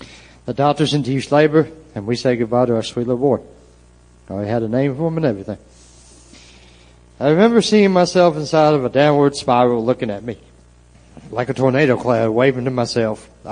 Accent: Waverly, Tennessee, United States; also born or lived in Dickson; I was born in Dixon, Tennessee. I actually come from the town of Waverly.

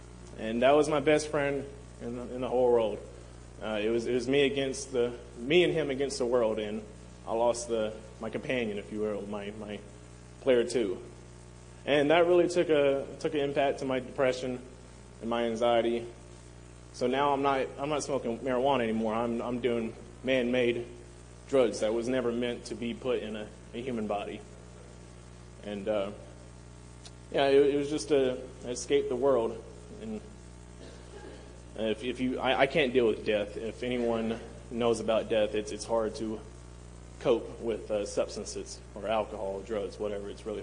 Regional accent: Winchester, Tennessee, United States; also born or lived in Dyersburg; 23 years old, from Winchester, Tennessee, but I was born in Dyersburg, Tennessee, if anybody knows where that is.

